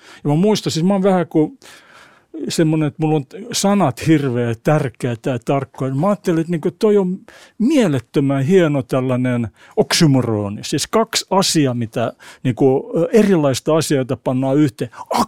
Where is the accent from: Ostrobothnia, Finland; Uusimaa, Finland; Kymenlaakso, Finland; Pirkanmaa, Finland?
Uusimaa, Finland; Espoo; mä oon kotoisin Mankkaalta Tapiolan Poskessa, kävin lukion siellä ja siihen aikaan olisi, mä oon syntynyt 1953